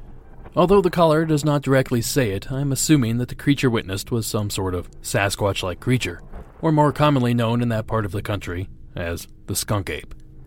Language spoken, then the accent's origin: English; Ohio, United States; and even my home state of Ohio.